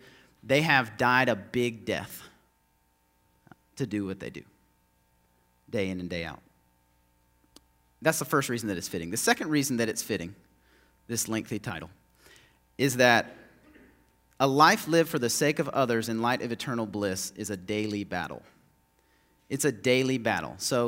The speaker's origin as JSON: {"language": "English", "region": "the South", "country": "United States", "said": "I don't have a dog in that fight either way. I'm a Southerner."}